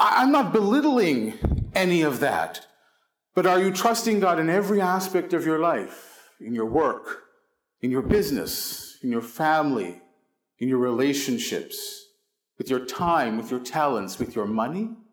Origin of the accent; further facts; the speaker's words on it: Philadelphia, Pennsylvania, United States; I said, you don't know me. I'm from Philly. This is not a natural thing.